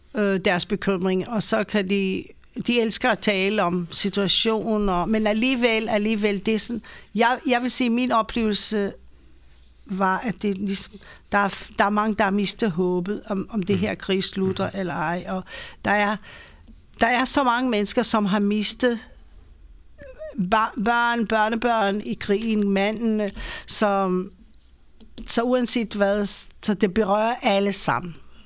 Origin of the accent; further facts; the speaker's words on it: Israel; jeg kommer også fra Israel, og du kommer ja. Også, da vi boede i Israel